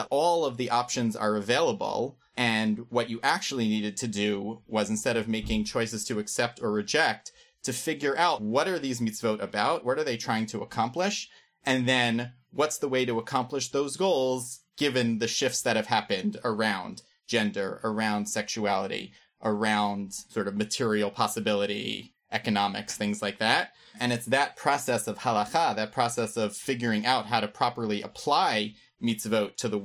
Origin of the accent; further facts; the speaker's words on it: New York, United States; I grew up in New York, so plenty of Jews around